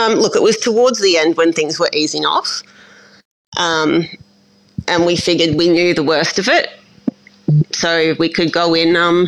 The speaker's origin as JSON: {"language": "English", "town": "Bairnsdale", "region": "Victoria", "country": "Australia", "tie": "born or raised there", "said": "So I'm from Bairnsdale in Victoria, East Gippsland."}